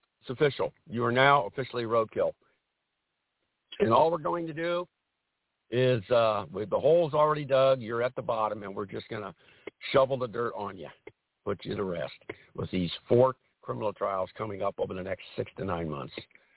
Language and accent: English; Dayton, Ohio, United States; Yes, at a rally last night in my hometown of Dayton, Ohio, outside at an airport facility or venue outside the city limits